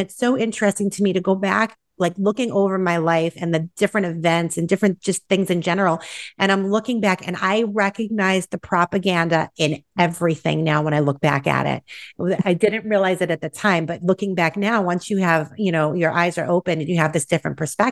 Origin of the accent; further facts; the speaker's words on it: Boston, Massachusetts, United States; I'm actually originally from Boston, so it's in my blood.